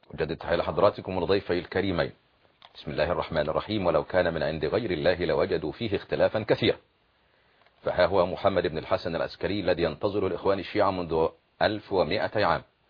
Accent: Egypt

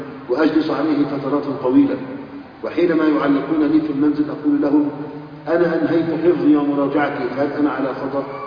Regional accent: Egypt; عندنا في مصر النادي الأهلي غلب نادي الزمالك

